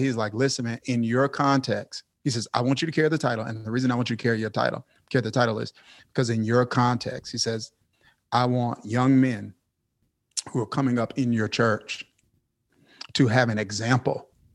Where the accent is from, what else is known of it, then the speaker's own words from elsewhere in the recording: Kilmichael, Mississippi, United States; I come from Kilmichael, Mississippi. And that's a town of 630 something people. My high school graduating class was 30 something people.